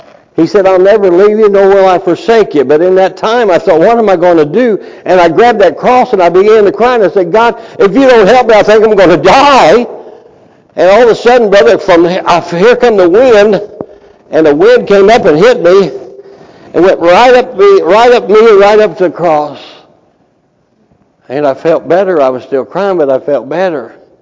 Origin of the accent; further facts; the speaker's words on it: Kentucky, United States; accent: Kentuckian; Sounds like a Kentuckian, which I am. Y'all didn't know I was born down in Kentucky, did you? Maybe, I don't know. Way down south, right on the Tennessee line.